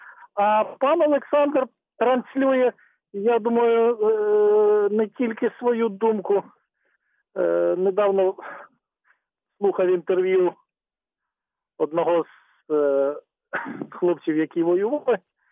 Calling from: Dnipro, Dnipropetrovsk Oblast, Ukraine; Ну, добрий день, Валерій, місто Дніпро.

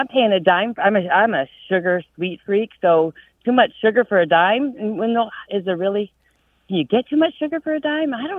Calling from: Atlanta, Georgia, United States; I'm calling from Atlanta.

